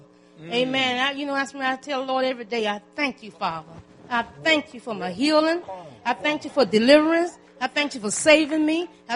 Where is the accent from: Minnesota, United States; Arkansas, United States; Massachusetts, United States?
Arkansas, United States; West Memphis; I come all the way from West Memphis, Arkansas, to be with my daughter.